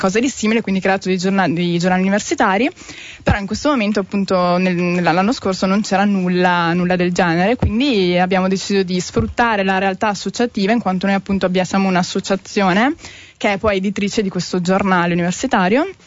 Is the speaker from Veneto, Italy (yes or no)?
yes; Verona, Veneto, Italy; now in Trento, Italy; sono studentessa al quinto anno di giurisprudenza qui a Trento. Sono di Verona, ma appunto ormai trapiantata qui da 5 anni.